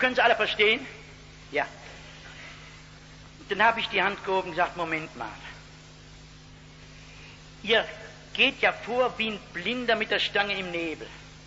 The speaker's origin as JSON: {"language": "German", "region": "North Rhine-Westphalia", "country": "Germany", "said": "Es sagte mir gestern jemand, ich hätte eine abscheuliche Aussprache, das ist richtig, nicht? Ich komme aus dem Ruhrgebiet."}